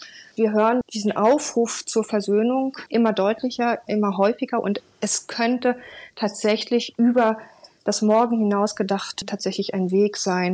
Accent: Germany; ich bin Deutsche

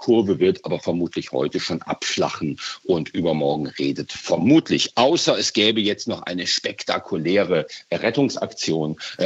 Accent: North Rhine-Westphalia, Germany; ich komme aus der Nordeifel. Das ist eine Gegend, wo Motorradfahrer sich jedes Wochenende austoben.

